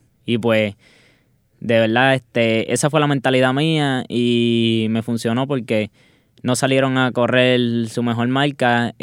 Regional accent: Puerto Rico; no me está diciendo que soy de Puerto Rico

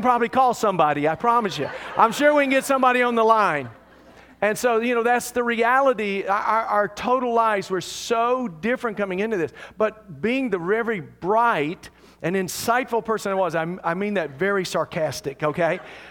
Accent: Deep South, United States; Most of you know I was raised in the Deep South

